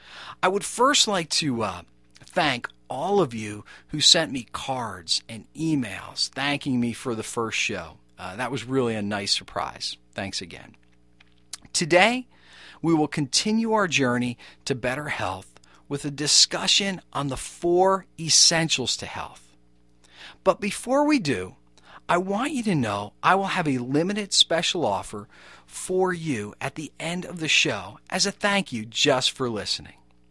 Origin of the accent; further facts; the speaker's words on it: Edison, New Jersey, United States; I grew up in Edison, New Jersey, graduated high school from Edison High School, and I wrestled there.